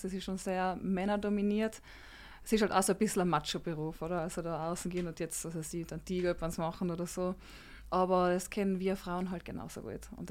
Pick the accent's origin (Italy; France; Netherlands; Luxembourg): Italy; Trentino-Alto Adige; Und ich habe wirklich gute Freunde da in Südtirol